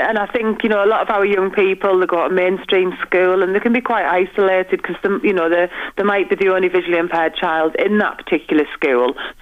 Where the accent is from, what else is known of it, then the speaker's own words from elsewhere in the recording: Middlesbrough, North East England, United Kingdom; And I'm from Middlesbrough, so I've just seen the tent myself today.